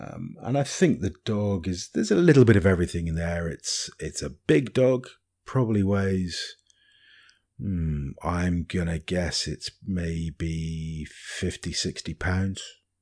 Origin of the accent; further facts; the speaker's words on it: United Kingdom; now in Cyprus; And that takes us past a few of our neighbours, and being terribly British, we wish everybody a jolly day and hello, what ho